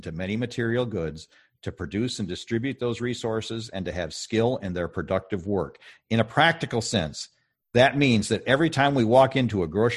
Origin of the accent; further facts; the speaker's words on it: Alpena, Michigan, United States; I grew up in Alpena, Michigan. If you're looking at Michigan, Alpena's here. I grew up and went to college in Kalamazoo, which is down here 300 miles away.